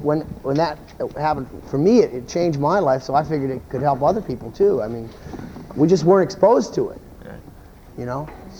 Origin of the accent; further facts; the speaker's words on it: Chicago, Illinois, United States; I mean, I'm coming from Chicago, but outside the city of Chicago, you didn't really go into those neighborhoods, you know, as a white kid from the suburbs.